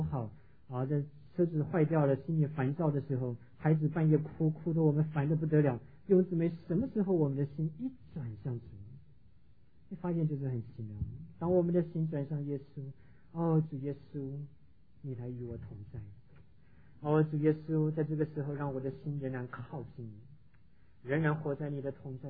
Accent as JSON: {"language": "Chinese", "town": "Rende", "region": "Tainan", "country": "Taiwan", "tie": "born or raised there", "said": "台湾台南县我的老家，这个仁德乡"}